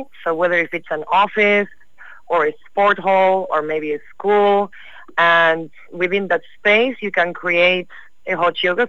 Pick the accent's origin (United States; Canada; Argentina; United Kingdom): Argentina; Buenos Aires; English is a second language; now in Netherlands; I was born in Buenos Aires, but I did move to the Netherlands a few years ago. So yeah, I feel almost Dutch right now. It's been almost 12 years for me.